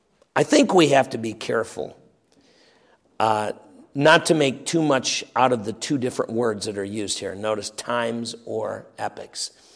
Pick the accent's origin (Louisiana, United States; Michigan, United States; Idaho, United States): Michigan, United States; Royal Oak; He was from my neck of the woods growing up in Royal Oak, Michigan.